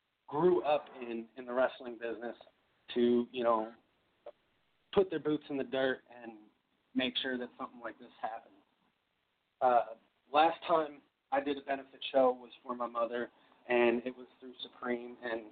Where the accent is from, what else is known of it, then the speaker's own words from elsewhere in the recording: Madison, United States; now in Louisville, United States; I was originally from Madison, so when they were downtown, it wasn't that big of an issue to get there. But, you know, when I moved to Louisville, it was definitely a little bit, you know, tougher to get rides out